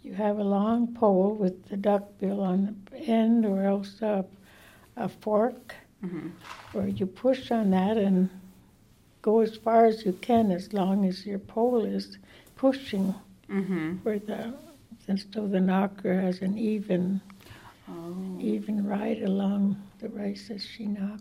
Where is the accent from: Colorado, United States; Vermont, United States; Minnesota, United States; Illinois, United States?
Minnesota, United States; Nett Lake; I am an elder here from the reservation. I was born here up in Hattie Brown's house. Grew up as a child here.